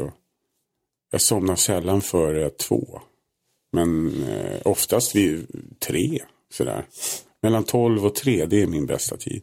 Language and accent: Swedish; Solna, Stockholm County, Sweden; moved away as an adult; also born or lived in France; Jag har bott i Solna ända fram till jag var 19. När jag flyttade till Frankrike då ett par år faktiskt. Så att, Solna, det är norr om stan, det är ett bra ställe att växa upp på, tyckte jag.